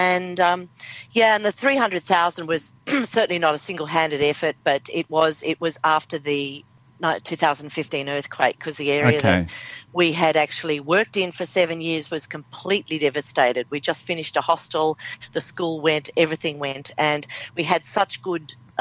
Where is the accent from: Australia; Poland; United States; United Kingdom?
Australia; Tasmania; also born or lived in Northern Territory / North Queensland / Melbourne; now in Upwey, Australia; Well, no, I've been in Upway for 5 years, so I can't believe it's 5 years now. But I'm originally from Tasmania, and okay. I wandered around the country like Jeanette and spent time in the Northern Territory teaching and spent 15 years in North Queensland also teaching